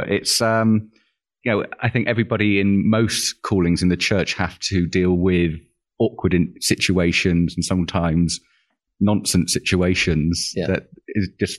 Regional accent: South West England, United Kingdom; also born or lived in Utah, United States; Yes, I am Cornish. I'm far southwest of the UK. Lived there most of my life.

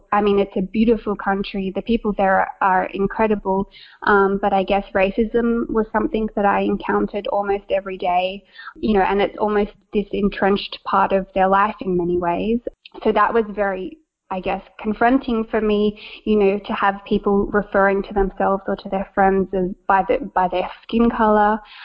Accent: Australia; now in Bulgaria; every time somebody finds out I'm Australian, they like to make kangaroo gestures. So I'm a little bit of an oddity at the moment and trying my best to learn Bulgarian, but it's not the easiest language, especially for my accent to get around.

